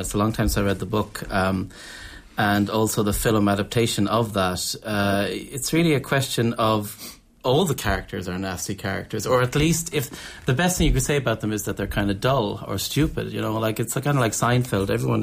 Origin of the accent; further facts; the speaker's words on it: Rathcairn, Leinster, Ireland; I'm from Rakharn originally, the Gaeltachta in Meath